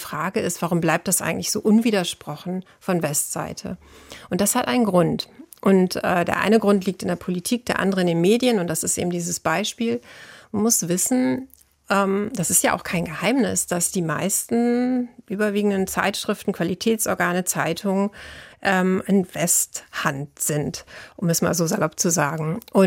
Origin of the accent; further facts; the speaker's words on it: West Germany, Germany; wie kannst du als Westdeutsche denn über den Osten schreiben oder über die Einheit?